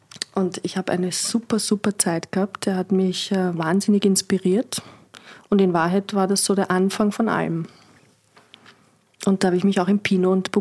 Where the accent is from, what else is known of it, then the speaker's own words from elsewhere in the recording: Strebersdorf, Vienna, Austria; Ich komme aus Strebersdorf.